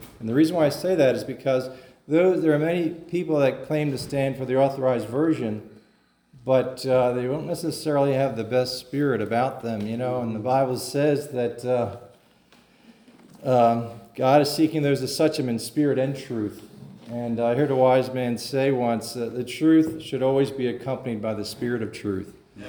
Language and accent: English; Philadelphia, Pennsylvania, United States; I'm from Philadelphia. I was raised in a big Catholic family.